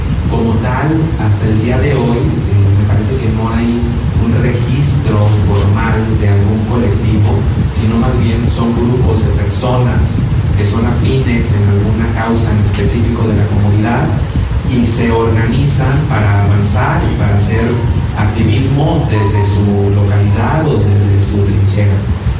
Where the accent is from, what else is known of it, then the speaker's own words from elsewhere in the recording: San Juan de Abajo, Nayarit, Mexico; yo soy de la comunidad, yo soy de San Juan de Abajo, soy de Bahía de Banderas.